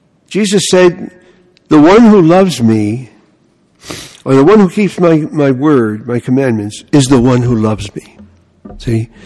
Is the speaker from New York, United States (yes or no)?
yes; Bronx, New York, United States; When I grew up in the Bronx, they used to say, "Put your money where your mouth is."